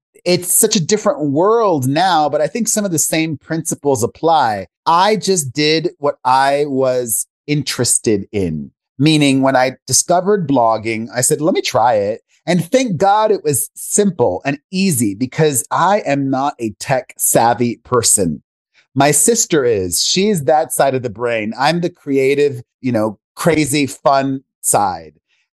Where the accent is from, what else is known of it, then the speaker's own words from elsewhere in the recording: Miami, Florida, United States; I grew up in Miami, Florida, the son of two Cuban immigrants.